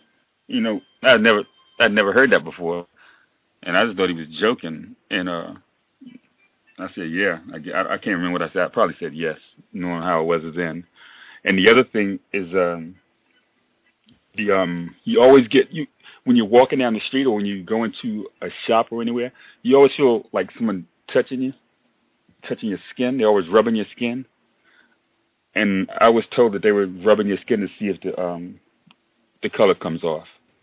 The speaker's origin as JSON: {"language": "English", "region": "the South", "country": "United States", "tie": "born or raised there", "said": "I grew up in the South. I'm from the South. I'm Southern."}